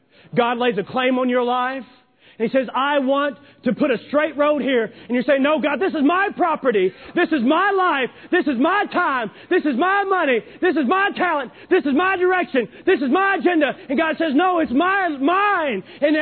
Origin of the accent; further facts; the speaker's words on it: Kentucky, United States; Growing up in Kentucky, there's all kinds of crooked paths in Kentucky.